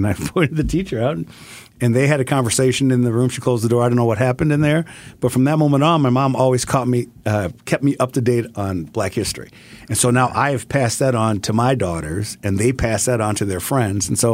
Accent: Chicago, Illinois, United States; So I'm originally from Chicago.

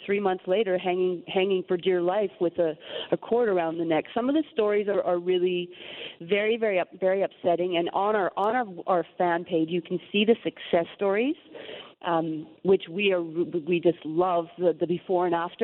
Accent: Canada; now in Puerto Vallarta, Mexico; I'm originally from Canada, came to Mexico in 1989. I'm now a Mexican citizen. I'm a cat rescuer. Since I came to Puerto Vallarta

